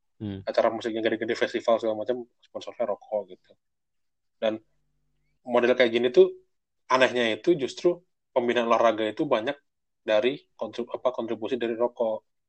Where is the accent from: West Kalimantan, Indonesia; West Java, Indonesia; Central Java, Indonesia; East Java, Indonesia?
East Java, Indonesia; Kediri; Dulu kan gue dari Kediri ya.